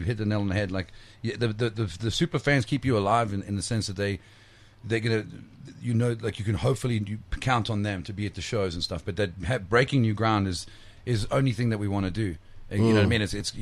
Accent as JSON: {"language": "English", "region": "Scotland", "country": "United Kingdom", "tie": "born there", "said": "I'm a Scottish guy. I was born in Scotland"}